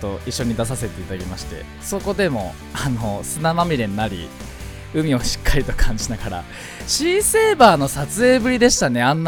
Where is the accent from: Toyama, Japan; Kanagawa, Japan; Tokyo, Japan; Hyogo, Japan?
Kanagawa, Japan; Fujisawa; 藤沢出身の俳優タレントとして活動する